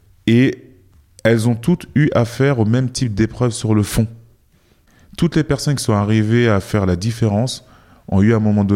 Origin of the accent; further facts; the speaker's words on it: France; moi je suis français d'origine ghanéenne